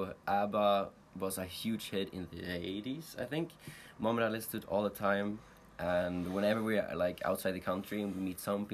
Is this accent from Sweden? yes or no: yes; Lund, Skåne, Sweden; English is a second language; and I'm from Lund, Sweden.